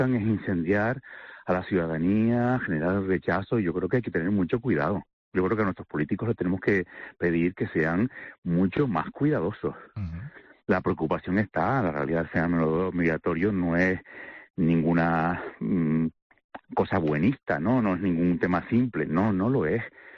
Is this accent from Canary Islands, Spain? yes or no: yes; La Palma, Canary Islands, Spain; estoy en lo alto de mi pueblo. Yo no sabes, soy de La Palma, estoy sí. En lo alto de mi pueblo